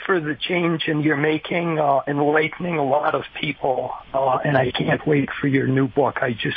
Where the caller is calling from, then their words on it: Minnesota, United States; Good evening, Mike. … from Minnesota, and I'm a friend of Bill W.